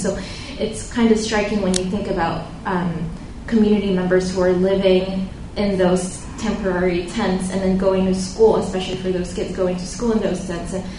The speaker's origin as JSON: {"language": "English", "town": "Saipan", "country": "Northern Mariana Islands", "tie": "born or raised there", "said": "this super typhoon Yutu, I don't know if any of you heard of it, basically pummeled my hometown of Saipan."}